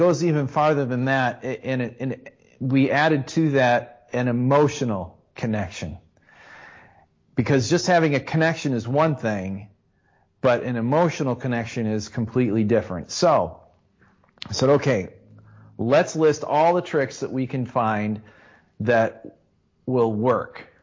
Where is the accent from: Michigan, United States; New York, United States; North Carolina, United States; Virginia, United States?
Michigan, United States; Adrian; when the local theater, the Croswell, in my hometown of Adrian.